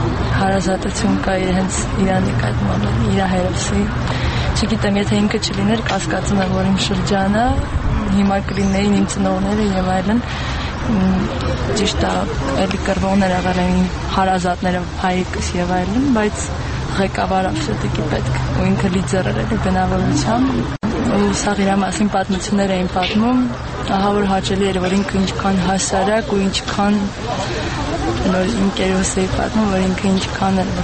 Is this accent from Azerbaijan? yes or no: yes; Martuni, Nagorno-Karabakh, Azerbaijan; Ուղղակի ես Արցախի Մարտին Շունջանից եմ